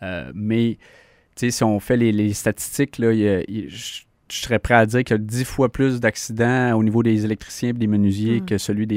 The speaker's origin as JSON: {"language": "French", "town": "Mont-Sainte-Anne", "region": "Quebec", "country": "Canada", "tie": "born or raised there", "first_language": "English", "second_language": "French", "said": "Moi, j'ai grandi au Mont-Saint-Anne, un endroit très touristique. J'ai grandi dans une famille anglophone, donc je parlais anglais."}